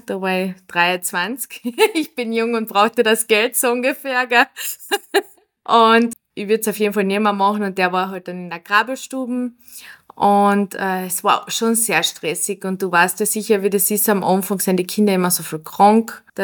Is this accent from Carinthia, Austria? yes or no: yes; Villach, Carinthia, Austria; now in Burgenland, Austria; komme gebürtig aus Villach, lebe aber aktuell im Südburgenland.